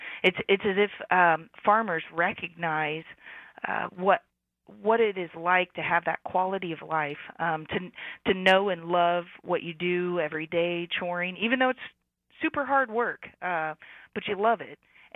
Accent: Sedalia, Missouri, United States; Well, I was born and raised in Sedalia, Missouri, and report now down in Southwest Missouri in Monette, and serve dairies across the state.

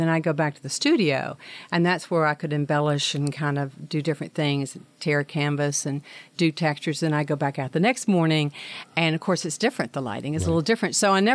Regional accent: Shreveport, Louisiana, United States; And growing up in Shreveport, Gwen Norsworthy, she had a teaching lessons down at the Spar downtown, and that was my first lessons.

